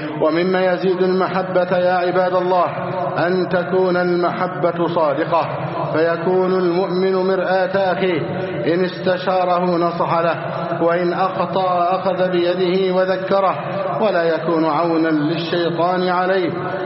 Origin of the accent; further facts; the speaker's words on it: Egypt; اللهم احفظ بلدنا مصر واجعلها أمنا أمانا، سخاء رخاء، وسائر بلاد المسلمين.